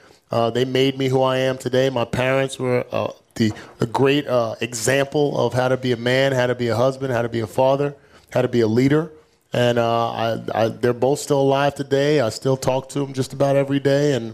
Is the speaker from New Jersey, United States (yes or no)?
yes; New Jersey, United States; that's a testament, one, to how I grew up in Jersey. My parents, we were a very sports-oriented family. I played all three sports growing up.